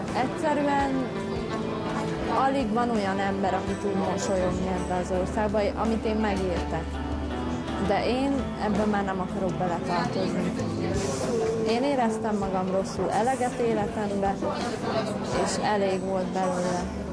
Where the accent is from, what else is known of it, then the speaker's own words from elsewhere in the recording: Hungary; Én egyébként nagyon büszke vagyok arra, hogy magyar vagyok, és mindig alig várom, hogy magyarul beszélhessek a hajón. Én imádok magyarul beszélni, és a leggyönyörűbb nyelvnek tartom a mai napig.